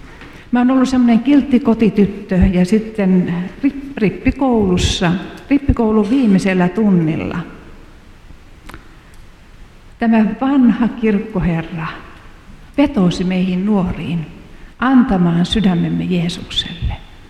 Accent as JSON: {"language": "Finnish", "town": "Oulu", "region": "North Ostrobothnia", "country": "Finland", "tie": "born or raised there", "said": "kun mä niissä seuroissa kävin siellä Kiimingissä, kun sieltä Oulusta päin olen kotoisin."}